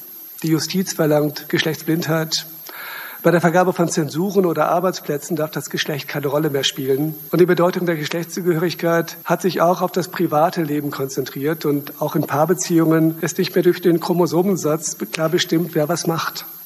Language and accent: German; West Germany, Germany; Ich komme ursprünglich aus Westdeutschland, bin seit 2005 in Ostdeutschland